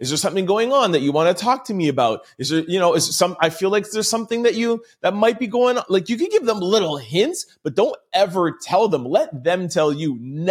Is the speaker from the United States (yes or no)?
no; Canada; I am a Canadian.